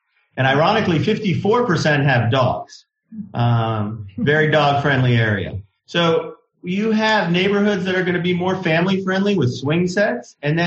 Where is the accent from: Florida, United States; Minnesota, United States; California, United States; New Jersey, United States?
Florida, United States; Miami; now in Fort Lauderdale, United States; And I grew up in Miami, and I lived in all these urban great places, Coconut Grove, up in Delray Beach